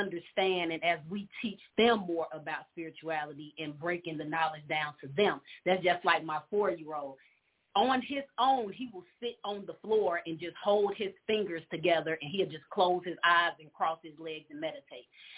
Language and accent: English; Chicago, Illinois, United States; You know, I'm from Chicago.